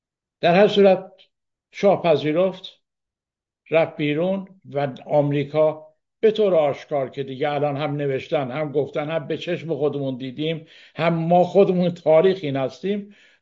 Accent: Iran; آیا ما مردم ایران خواستار استقلال از آمریکا هستیم؟

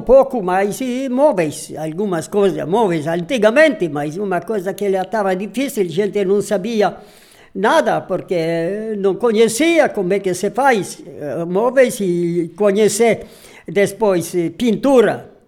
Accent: Áurea, Rio Grande do Sul, Brazil; born there; Primeira colônia onde que eu nasci, lá em Áurea. Ela também, Vila Áurea. Mas Erechim, está registrada também.

